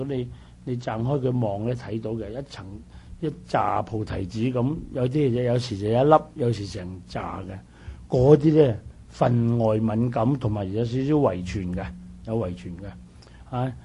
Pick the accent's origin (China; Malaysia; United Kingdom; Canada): China; Guangdong; 我哋廣東人咧，廣東人咧嗰隻鼻咽癌咧，全世界最多廣東人噶啦